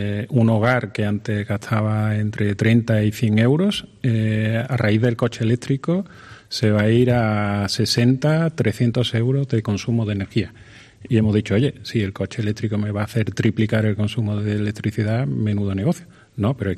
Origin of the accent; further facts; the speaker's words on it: Spain; moved away; Y lo hicimos los españoles que nos fuimos de España después de que nos llamaran delincuentes por producir energía.